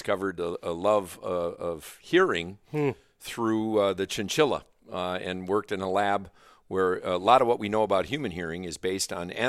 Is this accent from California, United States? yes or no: no; Green Bay, Wisconsin, United States; But I grew up in Wisconsin, okay. in Green Bay.